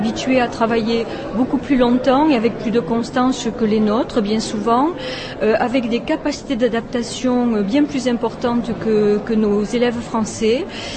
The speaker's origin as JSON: {"language": "French", "country": "France", "said": "nous recevons, nous en tant que Français, beaucoup"}